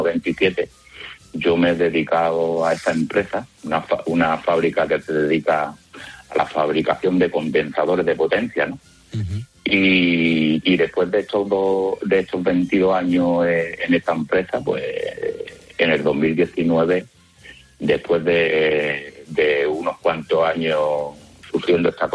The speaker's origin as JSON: {"language": "Spanish", "town": "Málaga", "region": "Andalusia", "country": "Spain", "said": "Yo soy una persona que soy de Málaga, de Málaga, y te llamo desde Málaga"}